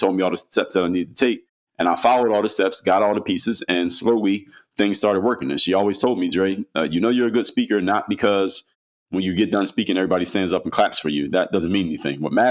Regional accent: Philadelphia, Pennsylvania, United States; now in Miami, United States; Yeah, I'm in Miami, but I'm from Philadelphia.

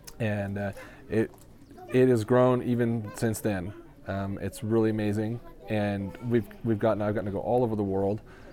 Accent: California, United States; We grew up on an apple ranch in Sonoma County. I got three brothers.

